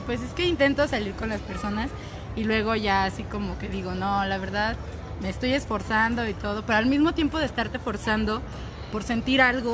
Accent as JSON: {"language": "Spanish", "region": "Mexico City", "country": "Mexico", "said": "yo soy del DF"}